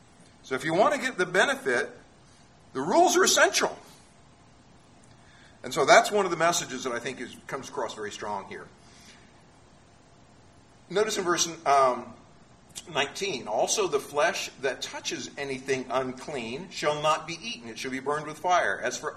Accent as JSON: {"language": "English", "region": "Florida", "country": "United States", "said": "We come from Florida."}